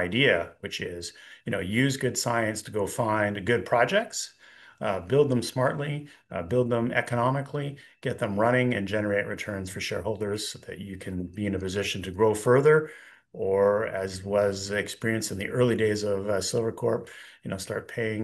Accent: Montreal, Quebec, Canada; a Bruins fan growing up in Montreal was certainly a place to develop a thick skin. I did start my career in capital markets in Toronto

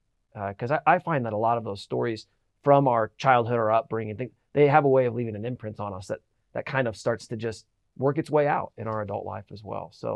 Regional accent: Iowa, United States; also born or lived in Kansas City; I grew up in Iowa, moved from Kansas City, but I grew up in Iowa. And, you know, it's just corn, soybeans, hogs.

